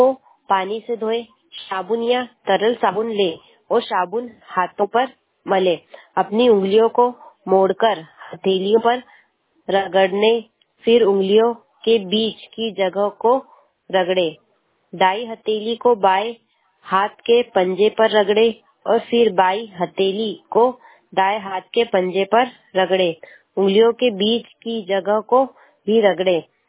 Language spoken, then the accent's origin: Hindi; Chandpur, India; मैं ग्राम चांदपुर से हूँ